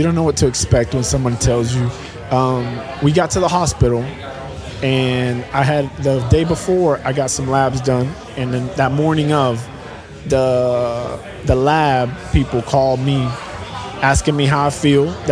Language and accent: English; Puerto Rico; now in Dallas-Fort Worth, United States; Originally from Puerto Rico.